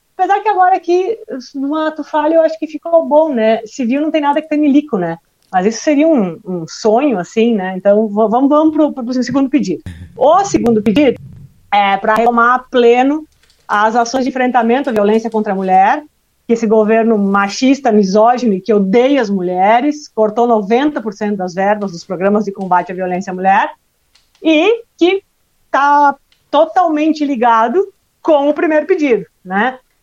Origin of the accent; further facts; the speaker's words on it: Rio Grande do Sul, Brazil; Mas é que eu sou gaúcha e gaúcha economiza no S tudo, né?